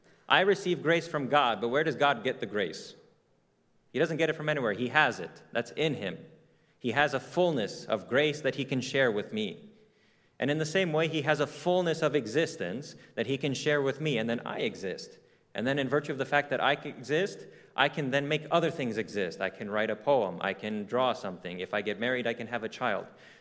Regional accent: United States; born there; the fact that I was born in America, the fact that I speak two languages

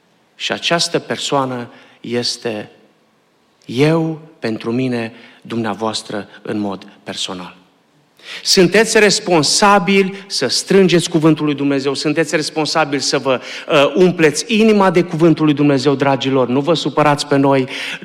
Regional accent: Arad, Arad County, Romania; Eu din România sunt din Arad și am crescut la Biserica din Nicalaca, fratele Borlovan. Păstorea atunci biserica când m-am născut.

